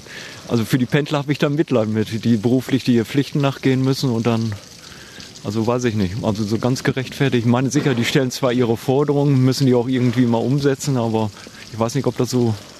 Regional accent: Rheine, North Rhine-Westphalia, Germany; Hier aus Rheine.

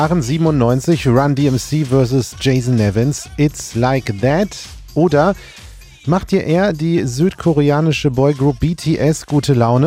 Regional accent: Lower Saxony, Germany; born there; Ich als gebürtiger Niedersachse finde das, wie es heute läuft, gar nicht so schlecht.

